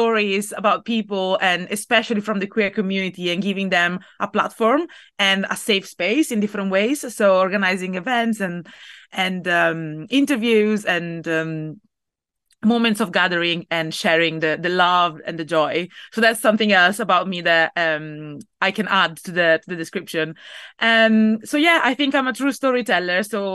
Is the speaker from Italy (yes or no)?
yes; Italy; I think it's because I'm from Italy